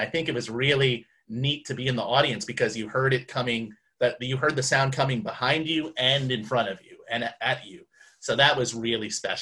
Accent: Manhasset, New York, United States; I grew up in New York, so it was a town, Manhasset, New York. It was about 30 minutes from New York City

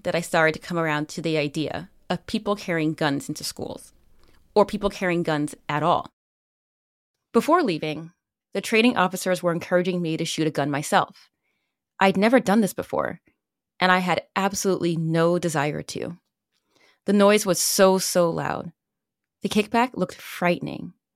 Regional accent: New Jersey, United States; I grew up in New Jersey, a state with extremely rigid gun laws.

